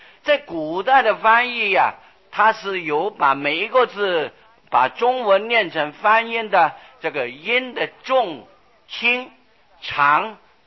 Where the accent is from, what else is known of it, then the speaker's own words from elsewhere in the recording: China; 念的方法是顺着我们中国人的习惯了